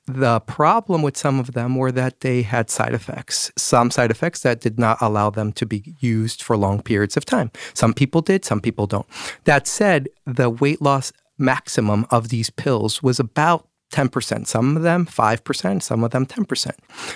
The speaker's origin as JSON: {"language": "English", "country": "Mexico", "said": "My wife is Puerto Rican. I'm from Mexico."}